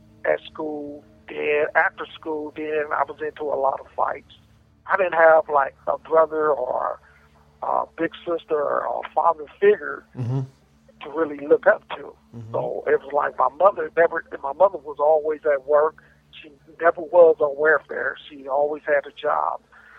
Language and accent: English; Los Angeles, California, United States; So basically, you know, as I was 5 years old, I grew up in South Central L.A. Living in South Central L.A., it's like it was real rough back when I was growing up.